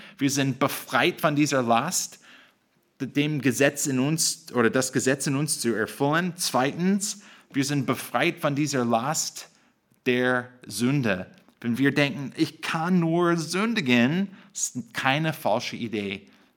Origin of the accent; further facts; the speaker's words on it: United States; German is a second language; für mich als Amerikaner